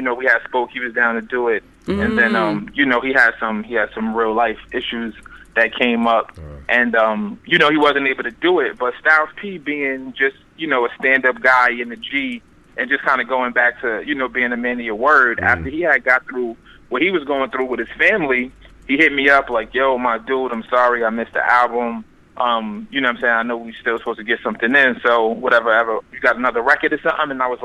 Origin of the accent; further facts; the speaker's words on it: New York, United States; And, you know, me being a New Yorker, you coming up listening